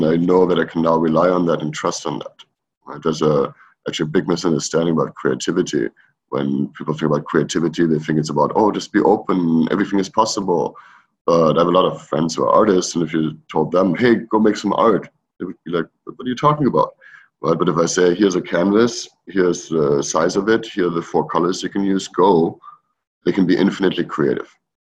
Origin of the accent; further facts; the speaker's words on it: Germany; now in United States; I grew up in Germany, you know, and left 20 years ago